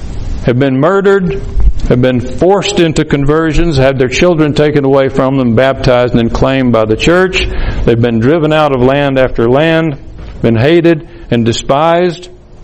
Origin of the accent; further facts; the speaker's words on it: Alabama, United States; Birmingham, Alabama, my home state, used to be